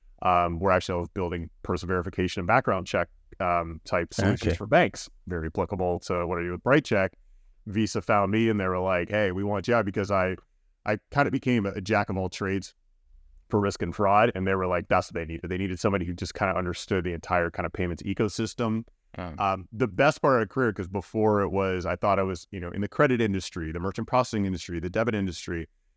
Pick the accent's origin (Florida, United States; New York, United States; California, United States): Florida, United States; Miami; Yeah, so I mean, growing up in South Florida, definitely, you know, pretty much in Miami for the most of my life